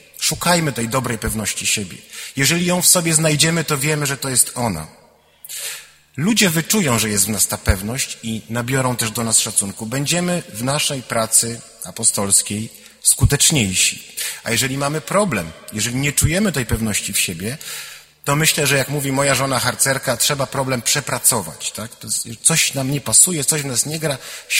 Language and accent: Polish; northern Poland, Poland; wychowałem się na ziemiach północnych, no i tam ta polskość i wiara nie są tak oczywiste jak tutaj.